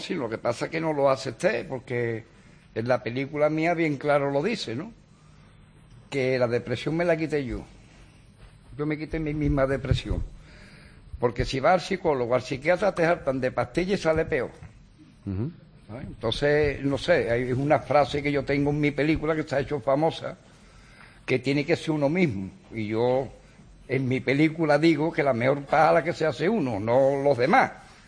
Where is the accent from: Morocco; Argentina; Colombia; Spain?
Spain; Seville, Andalusia; Soy Sevilla, de la Puerto Osario.